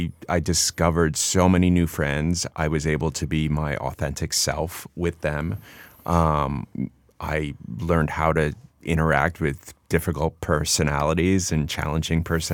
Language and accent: English; Florida, United States; I was growing up in Central Florida. It was very conservative, very religious household, but also the school itself.